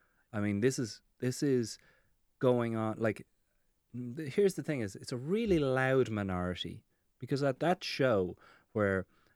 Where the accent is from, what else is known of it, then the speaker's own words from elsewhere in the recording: Ireland; I do feel a responsibility, not to them, but to us as Irish people in this mess, right?